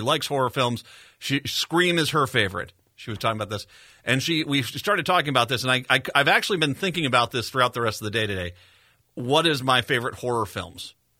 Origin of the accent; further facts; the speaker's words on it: Rhode Island, United States; also born or lived in Minneapolis; I was born in Minnesota, Minneapolis, but I moved to Rhode Island as a young kid.